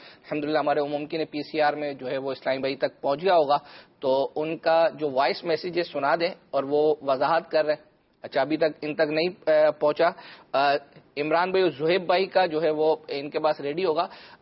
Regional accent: Karachi, Sindh, Pakistan; جی میں کراچی کا ہوں، اور کراچی کے علاقے یوں سمجھے کہ ویسے کھارادر سے ہمارا تعلق ہے

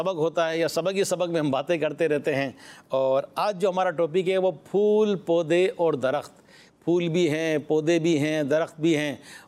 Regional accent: Karachi, Sindh, Pakistan; ہم بھی کراچی سے ہیں.

